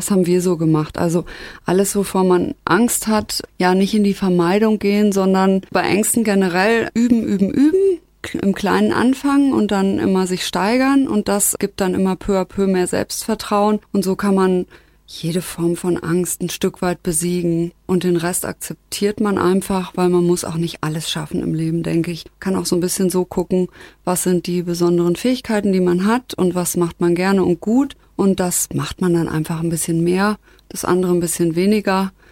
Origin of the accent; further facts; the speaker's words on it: Hofheim, Germany; bin 46 Jahre alt, ich komme aus Hofheim